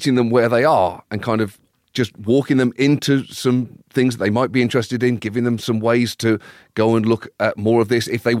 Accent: United Kingdom; But I felt shortchanged just as a British person not having a fully developed sense of British history and what it meant.

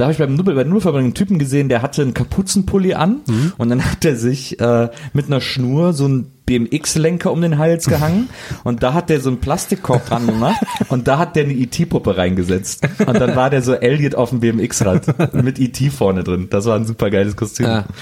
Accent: Germany; Aber als Deutscher ist man dann schon so sehr unangenehm berührt.

